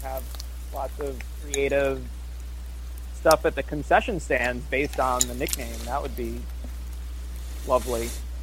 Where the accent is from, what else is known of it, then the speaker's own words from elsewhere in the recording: New Jersey, United States; I'm from Central Jersey.